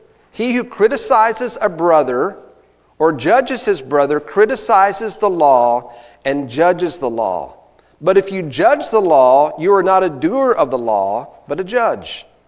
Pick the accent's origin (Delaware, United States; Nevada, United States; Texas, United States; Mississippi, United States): Texas, United States; I grew up in Texas, you all know that. I grew up rooting for the Cowboys. I can't help it. It's where I was raised.